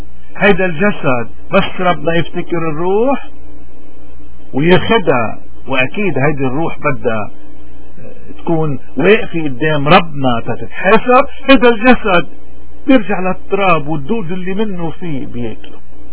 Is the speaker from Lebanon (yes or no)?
yes; Lebanon; بيجسد وقعنا نحن كلبنانيين. عم بيمر بلدنا باسوأ ايامه